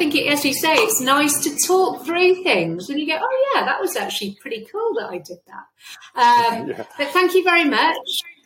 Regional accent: England, United Kingdom; I say data because I'm English.

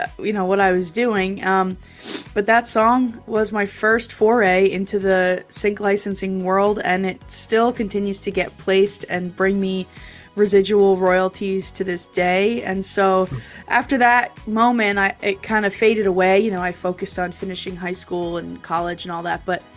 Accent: New Jersey, United States; So I was at a music conference in my hometown in New Jersey

